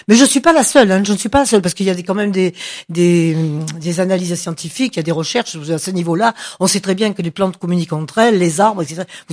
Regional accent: Marseille, Provence-Alpes-Côte d'Azur, France; Comme moi, je suis marseillaise.

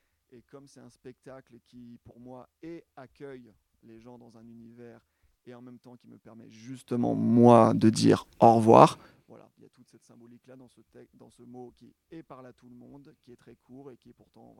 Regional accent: France; born there; je suis né en France, je suis français, mais j'ai des origines effectivement italiennes du côté de mon père et surtout de ma grand-mère.

